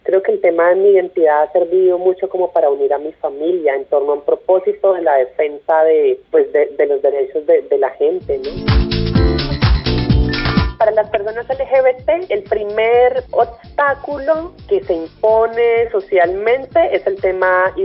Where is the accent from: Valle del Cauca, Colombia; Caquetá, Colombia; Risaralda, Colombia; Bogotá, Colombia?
Caquetá, Colombia; Curillo; soy de Curillo, Caquetá.